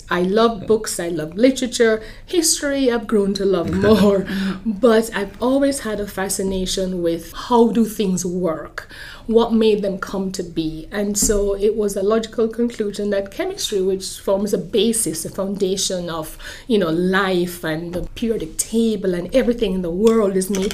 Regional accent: Jamaica; So that's what I remember growing up in Jamaica.

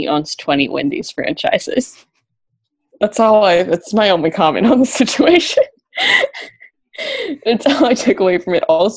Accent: Kansas, United States; Because I'm from Kansas.

